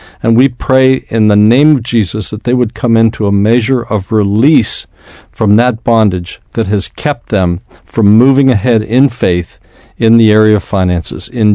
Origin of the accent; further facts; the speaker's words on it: Scotland, United Kingdom; just trying to get over this thing of being Scottish and watching the dollar so tightly that I, and not having the ability, just because of my whole background